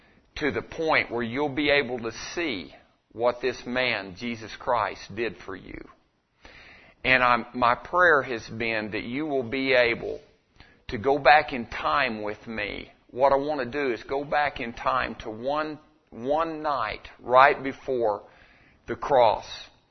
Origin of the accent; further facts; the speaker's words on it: Artesia, New Mexico, United States; I'm from Artesia, New Mexico, and we just kind of had a rough upbringing over there